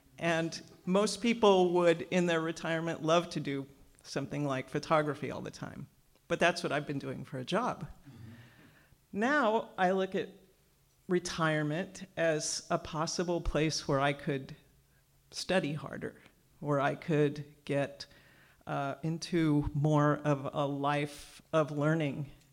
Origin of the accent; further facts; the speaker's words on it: San Francisco, California, United States; I'm from San Francisco.